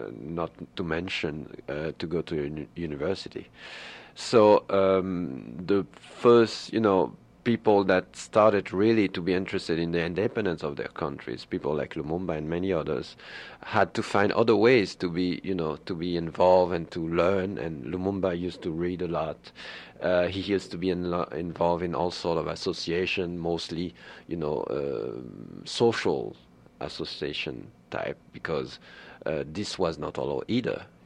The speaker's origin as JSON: {"language": "English", "country": "DR Congo", "tie": "born or raised there", "said": "I grew up in Congo. My parents went to work in Congo in 1961-62, and we of course followed them"}